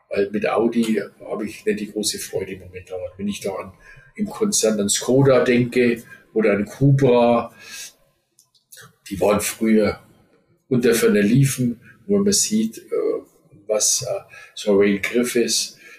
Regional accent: Ingolstadt, Bavaria, Germany; born there; ich bin 60 in Ingolstadt geboren. Ich habe dann noch, wir haben dann noch 3 Jahre oder 4 Jahre in Ingolstadt gelebt

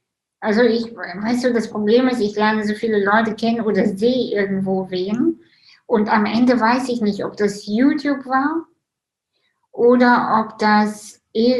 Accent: Russia; Und ich bin ja selber auch Russin.

